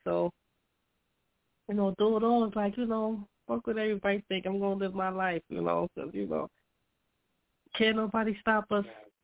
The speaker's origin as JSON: {"language": "English", "town": "Brooklyn", "region": "New York", "country": "United States", "said": "Well, you know, for starters, I'm from Brooklyn, New York."}